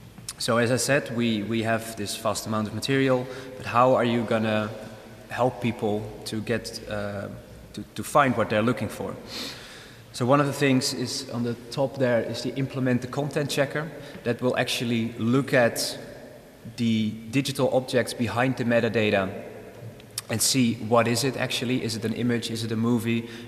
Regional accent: Netherlands; English is a second language; This is one example from the Netherlands, where I come from

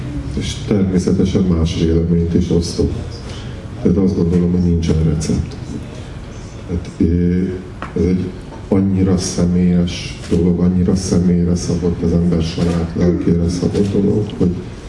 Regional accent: Transylvania, Romania; now in Budapest, Hungary; másképpen határozom meg magam otthon Erdélyben, itthon Budapesten, és akkor már is van két darab otthon, és hát, hogyha belegondolok, akkor én már jóval több, mint az eddigi életemnek a felét itt éltem le Budapesten.

